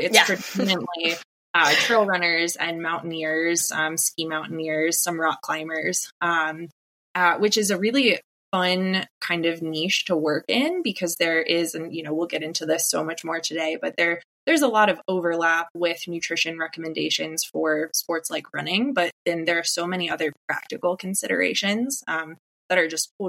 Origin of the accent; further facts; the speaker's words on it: Appalachia, United States; moved away as an adult; I grew up in Appalachia, hiking all the time on the AT. And I moved to Colorado after college